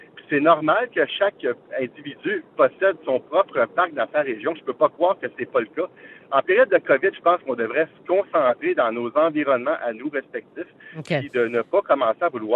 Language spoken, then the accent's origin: French; Quebec, Canada; moi, je suis des Laurentides